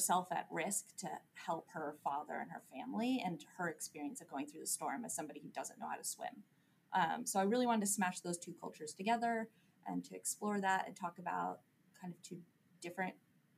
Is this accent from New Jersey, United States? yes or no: yes; New Jersey, United States; I grew up on the Jersey Shore, so like I spent a lot of time in the water.